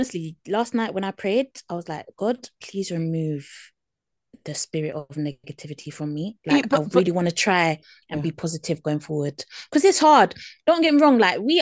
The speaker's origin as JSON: {"language": "English", "country": "United Kingdom", "said": "maybe it's me being British"}